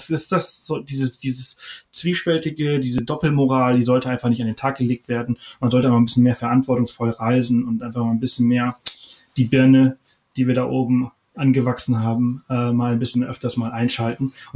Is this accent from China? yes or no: no; Balearic Islands, Spain; Mallorca hat, darüber kann ich sehr gut sprechen, weil das ist meine Heimat, da komme ich her